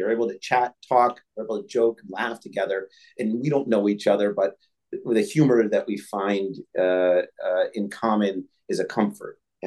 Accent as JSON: {"language": "English", "region": "New York", "country": "United States", "said": "because I'm a New Yorker, grew up in a Jewish community"}